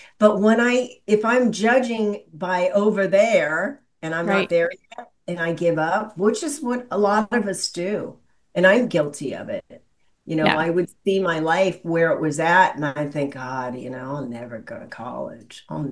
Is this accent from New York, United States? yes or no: no; Los Angeles, California, United States; also born or lived in Illinois; and I'm from Los Angeles.